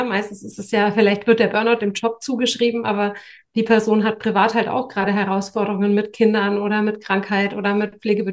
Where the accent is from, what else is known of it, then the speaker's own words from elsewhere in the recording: Germany; born there; ich bin zwar in Deutschland geboren, aber eigentlich bin ich ein Weltkind